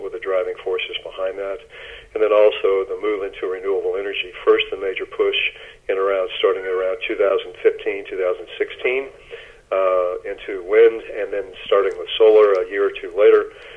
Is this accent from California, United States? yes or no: no; Oklahoma, United States; born there; Well, originally I was born in Oklahoma